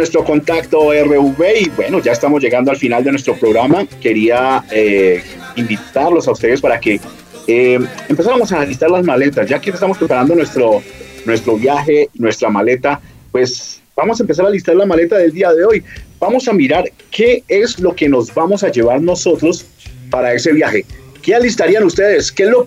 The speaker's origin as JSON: {"language": "Spanish", "town": "Cali", "region": "Valle del Cauca", "country": "Colombia", "said": "Toda mi familia y nosotros somos de Cali."}